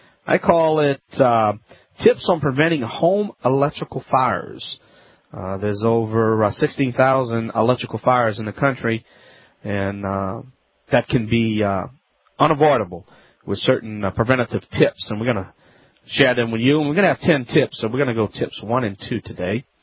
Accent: Louisiana, United States; That's right … from the Bayou Land, America's favorite home improvement self-help expert.

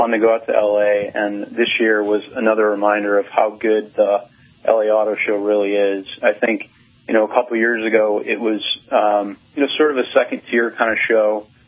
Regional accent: Detroit, Michigan, United States; that pains me to say because I'm from Detroit and I live in Detroit

